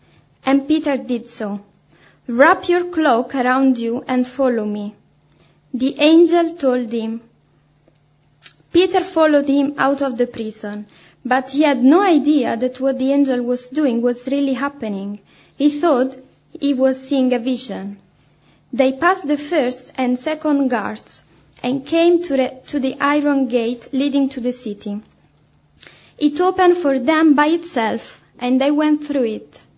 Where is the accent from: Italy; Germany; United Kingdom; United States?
Italy; I'm 20 years old and I come from Italy.